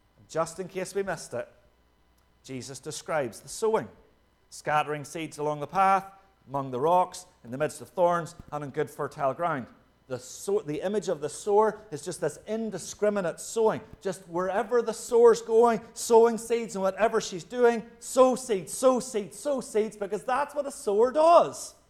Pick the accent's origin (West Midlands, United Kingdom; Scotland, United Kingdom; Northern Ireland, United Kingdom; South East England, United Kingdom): Northern Ireland, United Kingdom; Growing up in Northern Ireland, I was surrounded by farmers, but we didn't farm, right?